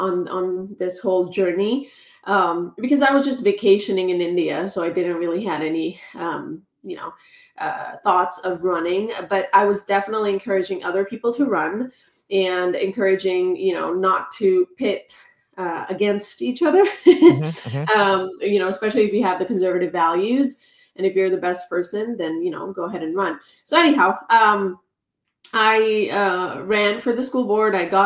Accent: Philippines; I was born and brought up in the Philippines. Yeah. But by blood, I am a fully Punjabi blood. Punjabi. It's a state in India. Okay. In the northwest part of it.

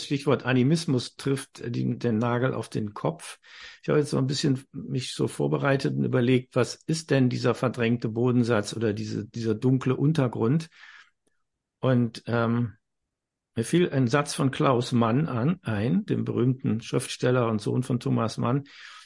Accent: Germany; Ich komme aus Deutschland. Deutschland ist mein Vaterland. Deutschland ist nicht mein Mutterland.

